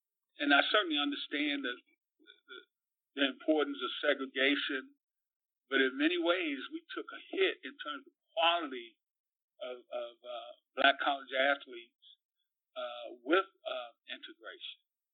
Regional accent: Nashville, Tennessee, United States; And you know, I grew up in Nashville, Tennessee, and I remember Jefferson Street in Nashville was the hub of the black community.

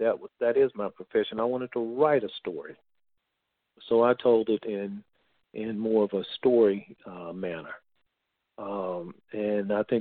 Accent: Asheville, North Carolina, United States; and he knew that I was from Asheville

